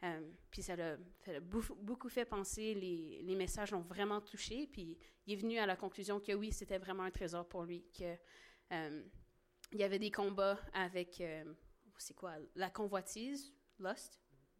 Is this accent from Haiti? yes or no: yes; Haiti; Puis moi je suis haïtienne